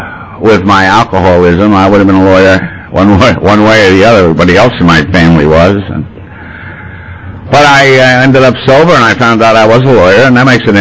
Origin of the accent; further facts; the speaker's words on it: Ireland; I was brooding because I'm Irish.